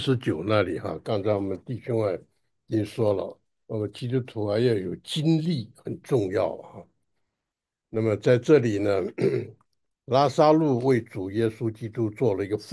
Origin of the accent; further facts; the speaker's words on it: China; 所以我们中国人常常讲，事实胜于雄辩，对不对？